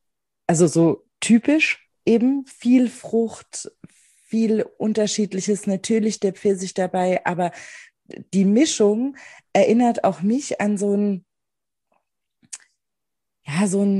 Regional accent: Rhineland-Palatinate, Germany; ich finde, wenn ich hier ins Glas rieche, dann riech ich Pfalz, dann riech ich meine Heimat.

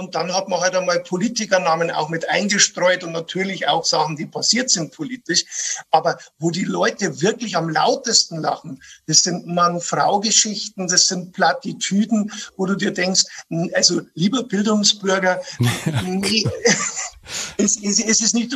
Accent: Bavaria, Germany; das Paradevorbild, das man als bayerischer Kabarettist natürlich hat, das ist Gerhard Polt.

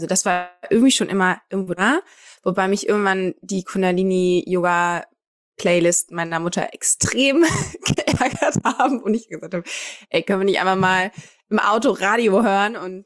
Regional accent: Kiel, Schleswig-Holstein, Germany; now in Hamburg, Germany; ich komme aus Kiel eigentlich, bin aber jetzt schon, Gott, ich glaube seit über 10 Jahren in Hamburg

